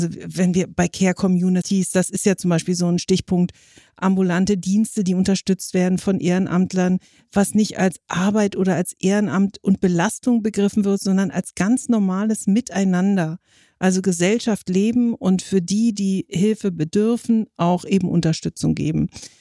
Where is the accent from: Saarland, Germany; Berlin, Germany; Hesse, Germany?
Berlin, Germany; also born or lived in Stuttgart; Mein Vater ist Berliner und meine Mutter kommt aus dem Schwabenland. Von daher bin ich tatsächlich in Stuttgart geboren, aber in Berlin aufgewachsen von klein auf und fühle mich auch von ganzem Herzen als Berlinerin.